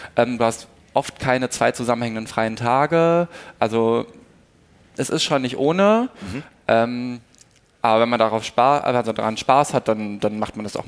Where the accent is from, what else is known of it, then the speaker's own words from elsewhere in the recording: North Rhine-Westphalia, Germany; now in Berlin, Germany; Also in NRW, wo ich herkomme, ist es mehr. Ich bin aber hier nach Berlin gezogen, habe dann hier die Ausbildung gemacht.